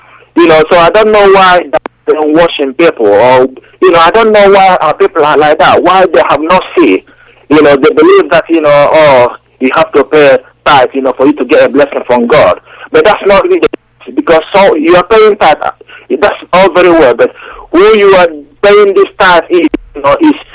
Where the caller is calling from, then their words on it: United Kingdom; I'm calling from United Kingdom.